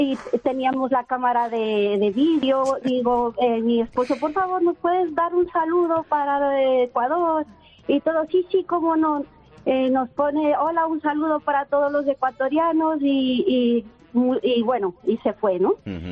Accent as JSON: {"language": "Spanish", "town": "Zaragoza", "region": "Aragon", "country": "Spain", "said": "Bueno, yo soy de Zaragoza."}